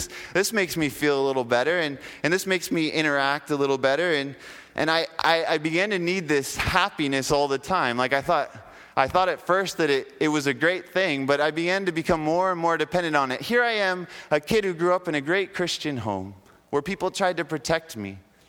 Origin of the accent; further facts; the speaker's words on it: United States; I'm an American, and I have the right to speed.